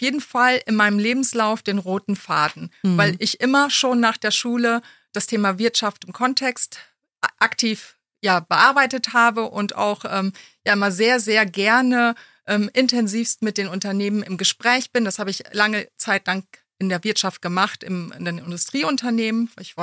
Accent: Dörpen, Lower Saxony, Germany; Ja, ich bin gebürtige Emsländerin, bin in Dörpen aufgewachsen

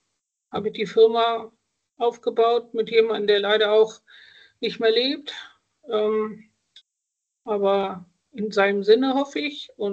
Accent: Flensburg, Schleswig-Holstein, Germany; Ich bin gerade in meiner Heimatstadt Flensburg

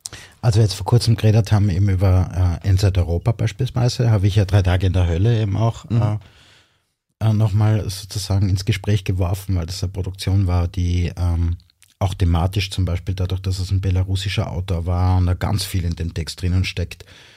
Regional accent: Styria, Austria; Aber ich bin aus dem Murtal und du bist aus dem Ennstal.

